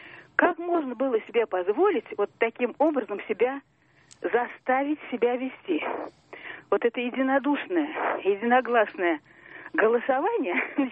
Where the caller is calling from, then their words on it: Moscow, Russia; Я говорю из Москвы … мне 80 лет.